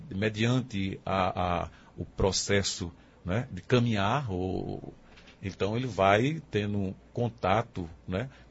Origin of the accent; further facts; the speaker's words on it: Recife, Pernambuco, Brazil; now in Afogados da Ingazeira, Brazil; nós estamos aqui residindo agora em Afogado da Ingazeira, eu sou natural de Recife, onde tive a minha formação, né? Em uma faculdade particular do Recife.